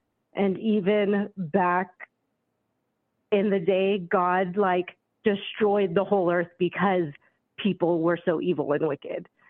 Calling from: Sonora, California, United States; I'm calling in from Sonora, California.

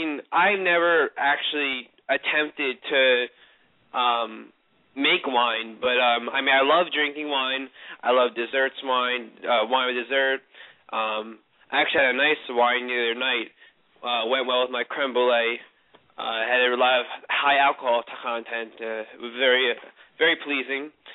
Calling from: New Jersey, United States; I'm calling from New Jersey.

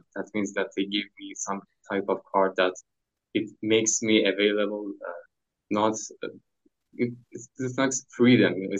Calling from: Iran; I'm calling from Iran, Persia.

